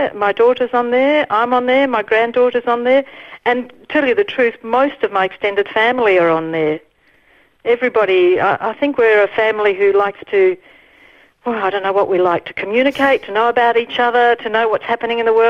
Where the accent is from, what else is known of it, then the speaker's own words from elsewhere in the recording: Trieste, Friuli-Venezia Giulia, Italy; I came originally from Trieste, so I have family both. Trieste is near the Slovene border, so I have family in Italy around that area, and I also have family in Slovenia around that area.